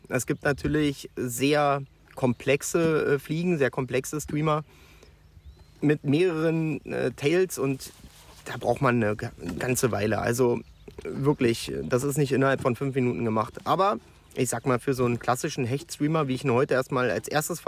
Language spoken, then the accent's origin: German; Berlin, Germany; born there; now in Brandenburg, Germany; Genau, ich bin in Berlin